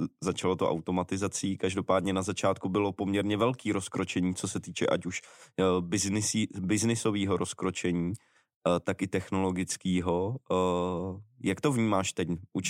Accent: Strakonice, South Bohemian Region, Czechia; Ze Strakonic.

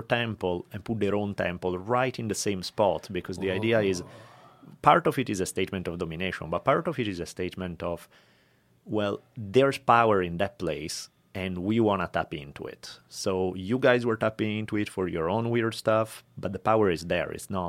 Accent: Italy; I grew up in Italy

